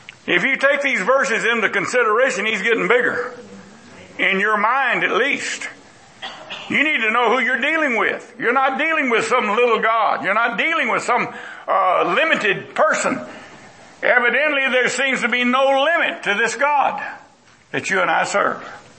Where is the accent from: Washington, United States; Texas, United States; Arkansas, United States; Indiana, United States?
Texas, United States; born there; I was born in Texas on a farm. I was born in a house. Not even born in a hospital.